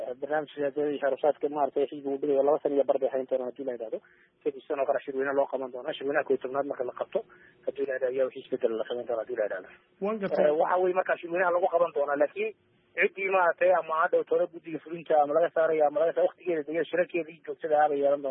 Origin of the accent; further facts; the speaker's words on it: Somali Region, Ethiopia; Itoobiyaan baan nahay Soomaali baan nahay